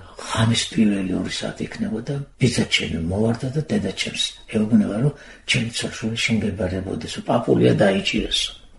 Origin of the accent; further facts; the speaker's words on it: Imereti, Georgia; also born or lived in Guria; ნახევარი იმერელი ვარ ნახევარი გურული